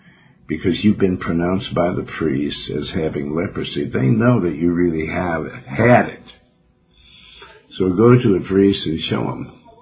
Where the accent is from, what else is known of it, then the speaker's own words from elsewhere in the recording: Montana, United States; Because I'm from Montana.